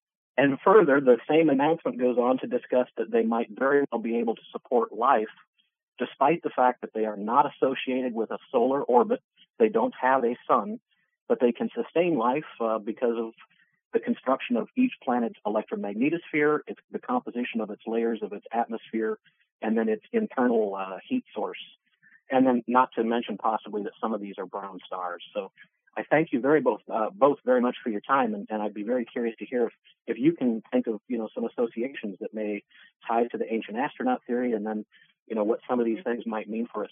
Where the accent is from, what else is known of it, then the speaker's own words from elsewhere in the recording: Midwest, United States; I'm from the Midwest.